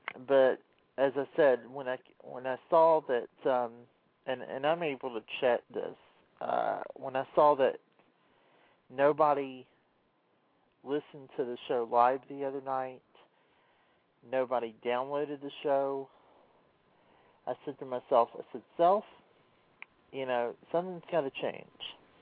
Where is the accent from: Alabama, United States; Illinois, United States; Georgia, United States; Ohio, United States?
Georgia, United States; Atlanta; Now, I'm from Atlanta. I grew up a Braves fan.